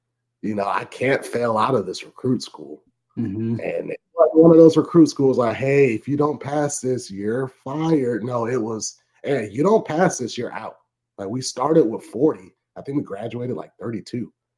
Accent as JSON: {"language": "English", "town": "Cleveland", "region": "Ohio", "country": "United States", "lives_now": "South Florida, United States", "said": "You know, I wasn't originally from South Florida. Like I said, I was from Cleveland."}